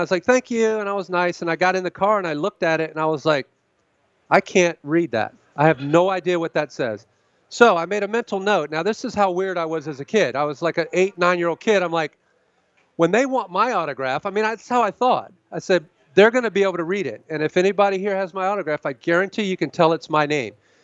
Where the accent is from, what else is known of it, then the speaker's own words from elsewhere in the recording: Virginia, United States; when I was a kid, I grew up in Virginia, so I was a Redskin fan.